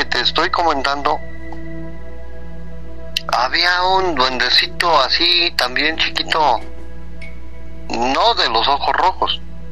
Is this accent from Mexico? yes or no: yes; Cahuacán, State of Mexico, Mexico; haz de cuenta que mi pueblo se llama Cahuacán.